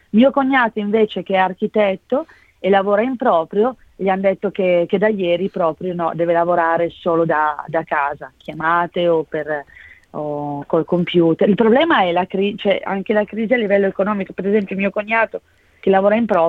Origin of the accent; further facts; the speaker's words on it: Milan, Lombardy, Italy; io sono di Milano, scusate